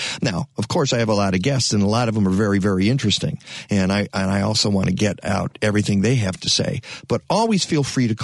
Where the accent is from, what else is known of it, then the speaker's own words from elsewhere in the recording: Michigan, United States; I grew up in Oakland County. I lived in Macomb County. So they're putting this under the, this is suburban Detroit.